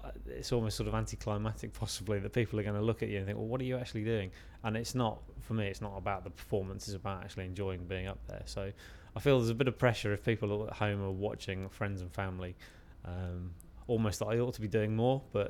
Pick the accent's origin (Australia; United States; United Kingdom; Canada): United Kingdom; Leamington Spa, West Midlands; I'm 34 and I'm from Leamington Spa in the Midlands.